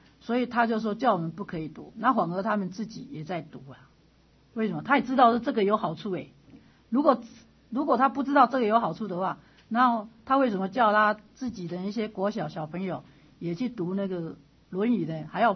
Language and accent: Chinese; Taiwan; 日本人啊不给中国他们我们台湾人念那个古书啊